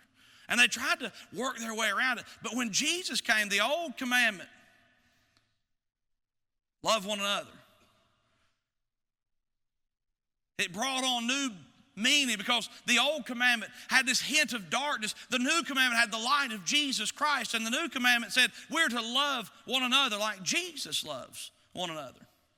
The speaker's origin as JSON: {"language": "English", "town": "Chilhowie", "region": "Virginia", "country": "United States", "tie": "born or raised there", "said": "I grew up in Chilhowee, Virginia, and we're country, and I'm a country bumpkin, and how many of you think I've got an accent?"}